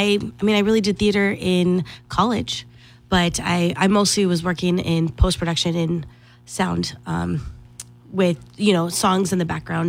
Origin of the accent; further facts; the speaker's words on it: California, United States; I come from California.